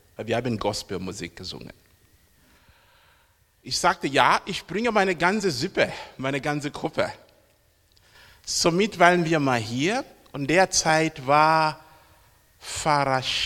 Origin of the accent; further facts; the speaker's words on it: Zambia; moved away as an adult; now in Germany; Ich stamme ursprünglich aus Sambia. Ich bin seit 85 hier in Deutschland. Ich kam hier zum Studium.